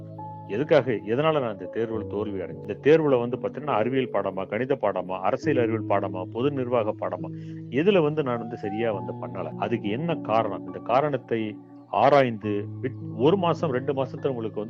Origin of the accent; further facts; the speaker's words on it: Rasipuram, Tamil Nadu, India; நான் என்னுடைய ஊர் ராசிபுரம், என்னுடைய சொந்த ஊர் நாமக்கல் மாவட்டத்தில்